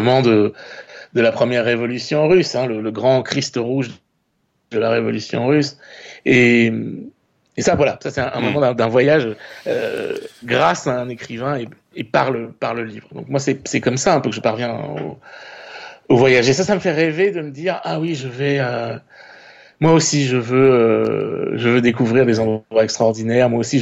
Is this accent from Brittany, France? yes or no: no; Niort, Nouvelle-Aquitaine, France; moved away as an adult; j'ai grandi à Niort jusqu'à ce que j'ai 18 ans.